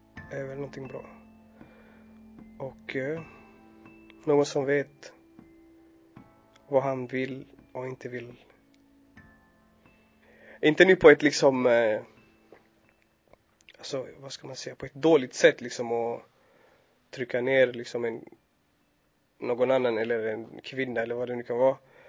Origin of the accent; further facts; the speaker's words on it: Somalia; Jag är från Somalia från första början, fast vi har liksom, om man säger, vandrat ut därifrån. Min släkt har vandrat ner till Kenya och bosatt sig där. Så nu har Kenya blivit typ som ja, hemlandet.